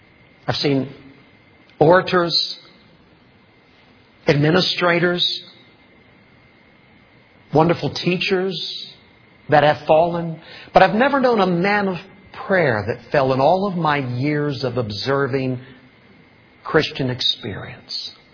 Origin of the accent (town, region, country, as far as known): Little Rock, Arkansas, United States; born there